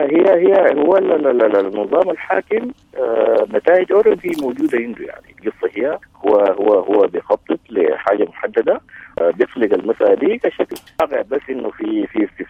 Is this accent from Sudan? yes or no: yes; Sudan; شنو اللي بيجمع بيناتنا نحن كسودانيين؟